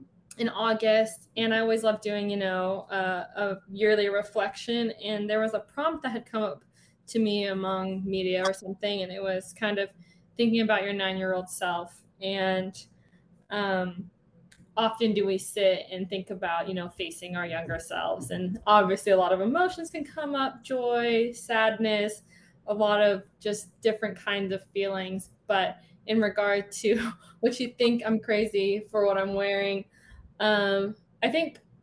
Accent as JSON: {"language": "English", "region": "Washington", "country": "United States", "tie": "born or raised there", "also_born_or_lived": "Seattle", "said": "I never thought I'd end up down here, but I have, I was raised in Washington and spent a lovely few years in Seattle, and I thought it was time to go somewhere a little bit warmer."}